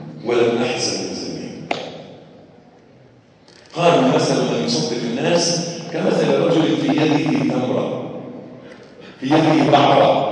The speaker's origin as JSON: {"language": "Arabic", "country": "Egypt", "said": "احيانا عندنا في مصر"}